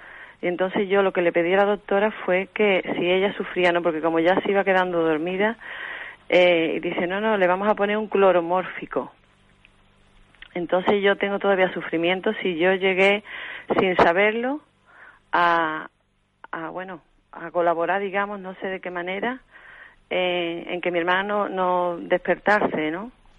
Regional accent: Seville, Andalusia, Spain; Soy de Sevilla.

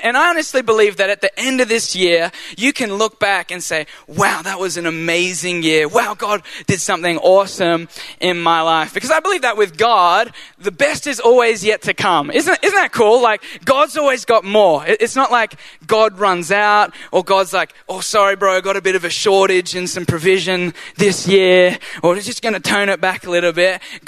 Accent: Australia; now in Taiwan; I'm from Taiwan. Well, I'm from Australia, but I live in Taiwan. Recently from Taiwan to Australia.

